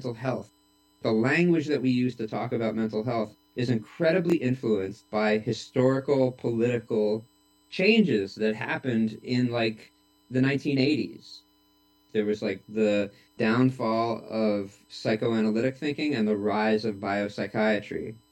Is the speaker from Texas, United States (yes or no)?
no; New York City, New York, United States; I'm going to be 50 years old in a couple months, and I grew up in New York City and was part of the punk scene there starting when I was 14